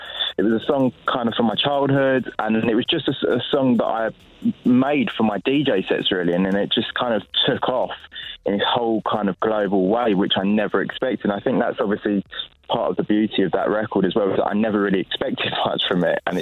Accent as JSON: {"language": "English", "region": "London", "country": "United Kingdom", "said": "I'm actually from London."}